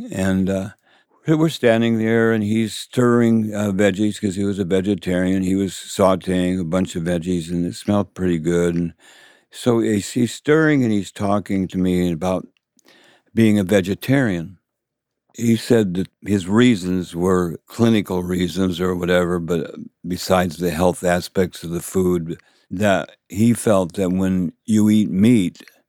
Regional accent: Idaho, United States; I'm from Idaho, man.

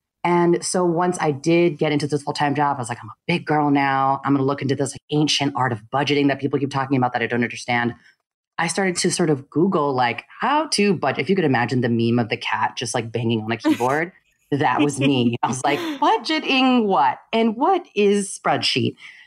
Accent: United States; I'm the Filipino American daughter of immigrants who both, neither of them work in finance.

